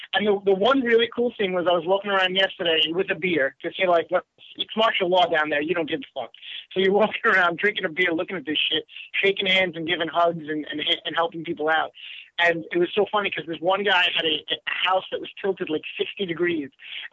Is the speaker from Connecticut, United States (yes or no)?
no; New York, United States; Again, I'm from New York. We don't have counting here.